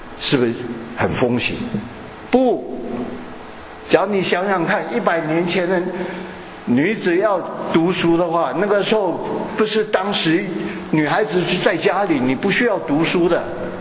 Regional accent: Shanghai, China; 我老上海比较值钱的话，就我是老上海，这些都是新上海的

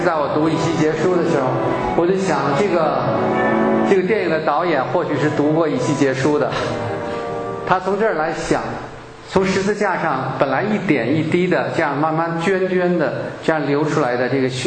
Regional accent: Beijing, China; 那个时候就像我是北京人啊，我们那个我小时候那个年代

